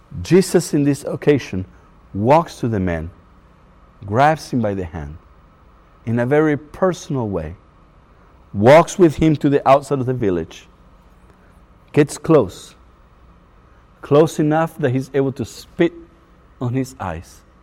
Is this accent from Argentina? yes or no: yes; Argentina; it reminds me of how I memorized this verse in Spanish growing up in Argentina